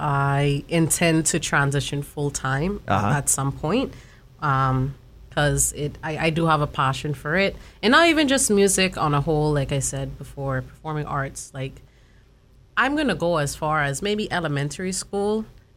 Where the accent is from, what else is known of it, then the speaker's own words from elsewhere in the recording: Cayman Brac, Cayman Islands; I am from the Cayman Islands, but I was born and raised in Cayman Brac.